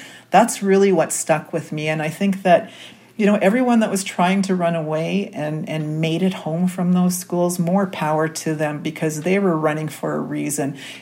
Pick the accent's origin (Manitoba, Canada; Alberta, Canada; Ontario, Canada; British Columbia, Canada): Manitoba, Canada; Winnipeg; I was born and raised here in Winnipeg, Manitoba. My mother is a residential school survivor.